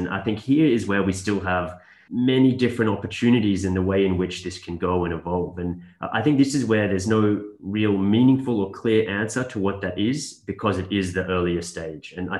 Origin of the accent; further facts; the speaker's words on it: Australia; moved away; I'm originally from Australia, as I mentioned, and I started my career at KPMG, actually, in the private enterprise group.